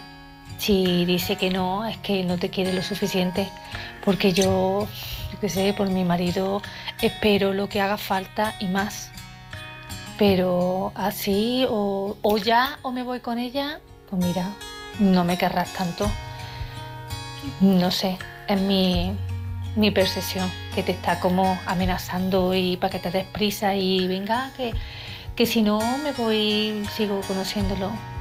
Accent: Córdoba, Andalusia, Spain; de Córdoba

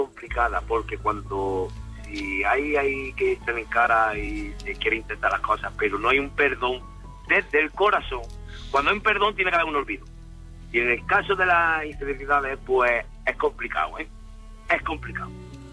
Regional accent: Córdoba, Andalusia, Spain; Estoy ahora mismo en Córdoba, pasando por Córdoba. Bueno, yo soy de Córdoba, pero viajo

